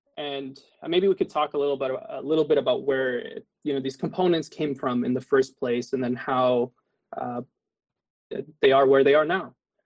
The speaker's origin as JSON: {"language": "English", "town": "Ottawa", "region": "Ontario", "country": "Canada", "tie": "born or raised there", "lives_now": "United States", "said": "let's go all the way back to Canada. I'm in the U.S. right now, so let's start there. I was born and raised in Ottawa"}